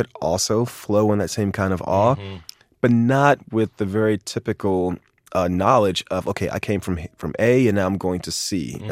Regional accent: Miami, Florida, United States; But I remember growing up in Miami, there were all these stories about these black boys

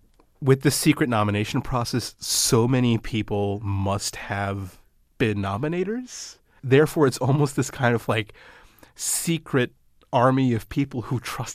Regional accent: New York, United States; also born or lived in Nyack; I grew up in Mid-Hudson Valley, New York. I was born in Nyack on the Hudson.

